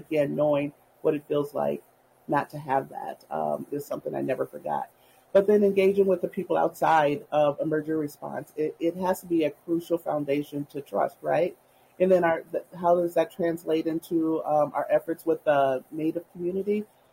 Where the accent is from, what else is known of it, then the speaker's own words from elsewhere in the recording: Minneapolis, Minnesota, United States; And I want to be who me and my siblings needed to see as we grew up again in South Minneapolis.